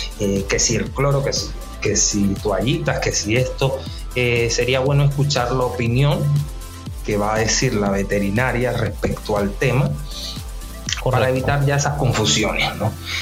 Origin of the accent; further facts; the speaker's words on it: Panama; Que sabemos cómo somos los panameños